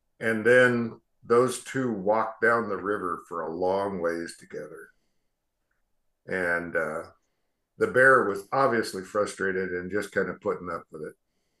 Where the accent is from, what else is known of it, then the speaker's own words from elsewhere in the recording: Winlock, Washington, United States; I grew up in Winlock, Washington